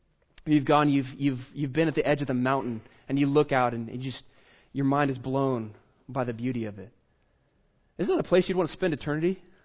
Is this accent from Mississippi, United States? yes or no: no; Dallas, Texas, United States; I have to admit, I was raised in Dallas in Texas. I'm a city boy.